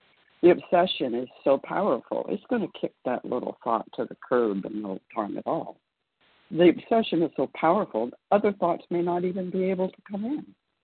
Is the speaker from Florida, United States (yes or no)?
yes; Florida, United States; I am from Florida, and I am a recovered compulsive overeater.